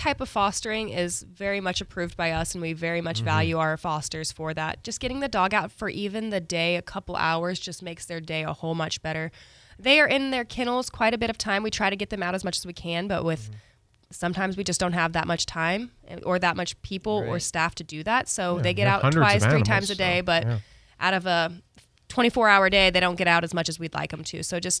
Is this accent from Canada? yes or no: no; Kansas City, Missouri, United States; I came from Kansas City, and I was it was a real big culture shock when I seen how many stray cats there are around here. I thought Kansas City was bad.